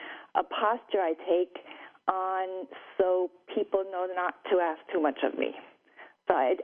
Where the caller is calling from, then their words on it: Munich, Bavaria, Germany; I'm calling in from Munich in Germany.